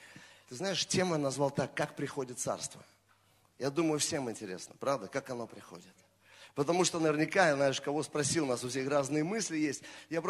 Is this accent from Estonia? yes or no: yes; Estonia; я пастор из Эстонии